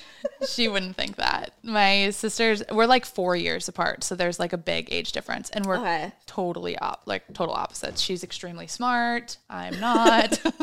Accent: Midwest, United States; but I am also from the Midwest, so I guarantee you it was fucking happening left and right.

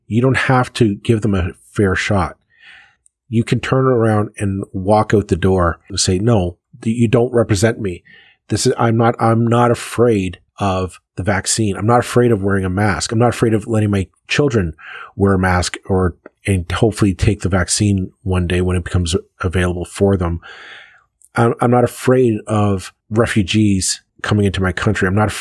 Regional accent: Canada

